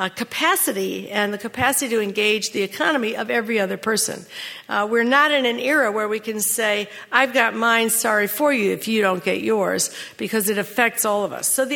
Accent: New York, United States; now in California, United States; I came here from New York State about 17 years ago. And you may know that New Yorkers have a reputation for being a little in your face.

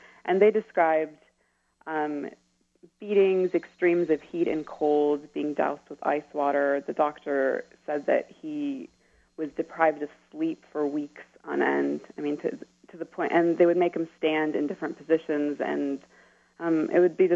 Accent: United States; they didn't want us to lose that growing up in America. So we always spoke Pashto at home.

